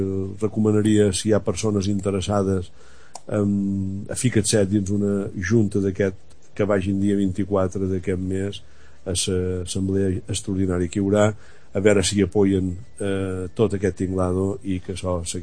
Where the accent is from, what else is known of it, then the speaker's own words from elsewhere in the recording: Balearic Islands, Spain; jo som menorquí, jo quan me demanen què ets tu... Jo soy menorquí, no tinc que dir, sincer, un foraster. I entenc perfectament que com a menorquí estic dins Espanya.